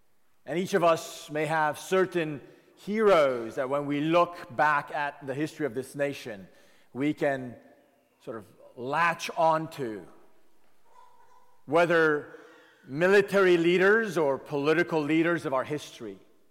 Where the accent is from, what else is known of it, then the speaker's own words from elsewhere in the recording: United States; as much as that is true for us as an American people